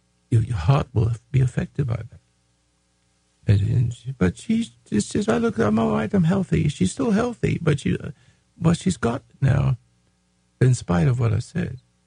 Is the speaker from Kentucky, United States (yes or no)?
no; Houston, Texas, United States; now in California, United States; I came from Houston, and with my four kids, and then the fifth kid was born in California.